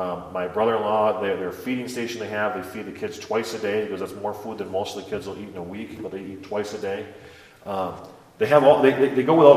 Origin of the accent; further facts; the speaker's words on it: Midwest, United States; We decided to do some steaks because we're from the Midwest.